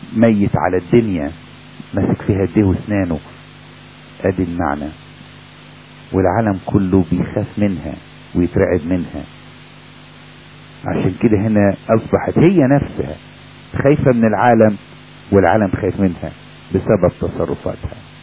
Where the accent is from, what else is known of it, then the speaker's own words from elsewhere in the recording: Egypt; ده الحاجة الغالبة زي عندنا في مصر، الحاجة الغالبة البلح النخل في مصر.